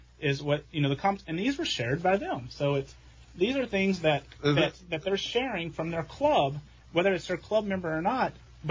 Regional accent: Missouri, United States; I grew up in Southwest Missouri hunting.

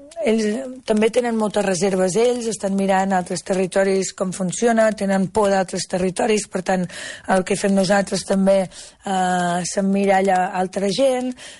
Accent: Catalonia, Spain; No és el mateix l'Alt Penedès, que s'assembla molt més a l'Anoia, la meva comarca

